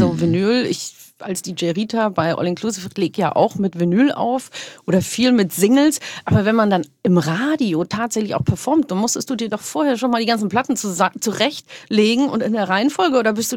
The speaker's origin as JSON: {"language": "German", "town": "Munich", "region": "Bavaria", "country": "Germany", "said": "ich bin ja aus Bayern, München, habe natürlich BR gehört"}